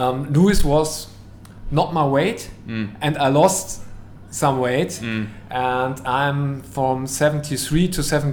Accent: Essen, North Rhine-Westphalia, Germany; English is a second language; I'm from Essen in Germany.

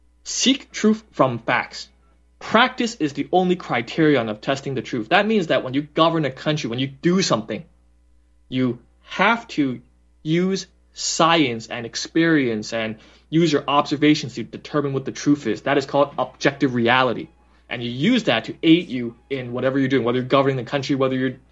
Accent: China; I was born in China. My ancestors are Chinese. I'm a Chinese person, right?

